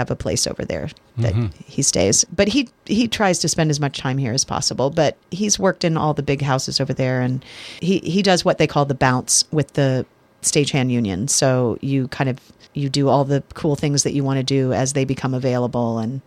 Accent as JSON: {"language": "English", "region": "Pennsylvania", "country": "United States", "tie": "born or raised there", "lives_now": "Port Townsend, United States", "said": "I'm originally from Pennsylvania, central Pennsylvania, born and raised mostly in Pennsylvania. We moved around a lot."}